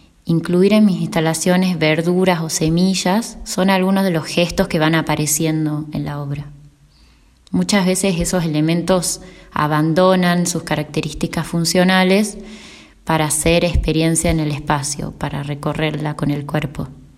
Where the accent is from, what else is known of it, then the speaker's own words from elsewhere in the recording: Cafayate, Salta, Argentina; now in San Carlos, Argentina; soy artista visual de Cafayate, Salta. Vivo a 22 kilómetros de Cafayate, en un pueblo que se llama San Carlos, un pueblo antiguo de tradición ceramista, de arquitectura en barro, agricultura en especias, un pueblo árido